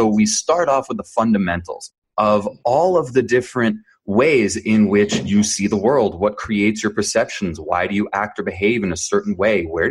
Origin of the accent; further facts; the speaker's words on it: New Jersey, United States; also born or lived in Jerusalem, Israel; And so I was born in Jerusalem, Israel, but I grew up in New Jersey.